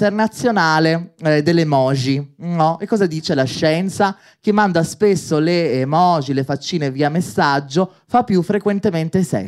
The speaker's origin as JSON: {"language": "Italian", "town": "Milan", "region": "Lombardy", "country": "Italy", "said": "io sono milanese, 100% ci tengo, noi milanesi ci teniamo"}